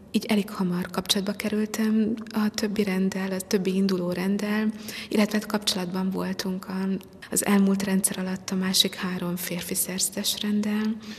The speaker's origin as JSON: {"language": "Hungarian", "town": "Szekszárd", "region": "Tolna", "country": "Hungary", "tie": "born or raised there", "said": "Szekszárdi vagyok, Szekszárdon születtem."}